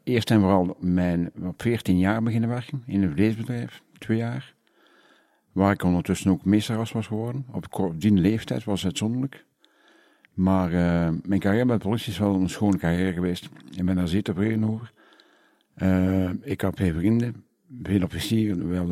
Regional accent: Ghent, East Flanders, Belgium; aanvankelijk, we komen eigenlijk van Gent Centrum. En dat noemde we de Veermanstraat. Daar liep het water nog, de Schelde, de naam van de Schelde. En dat was praktisch in het centrum.

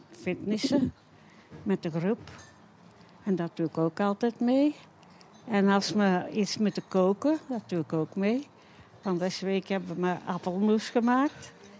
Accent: Boutersem, Flanders, Belgium; Ik ben van Boutersem.

